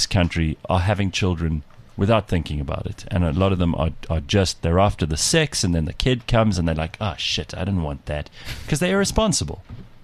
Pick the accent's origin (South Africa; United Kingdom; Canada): South Africa; And that we as South African taxpayers, we needed to pay for